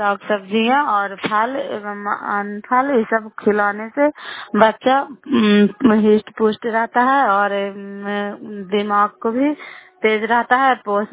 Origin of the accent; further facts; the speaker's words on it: Bihar, India; नालंदा जिला कराई ब्लॉक के निवासी हूँ।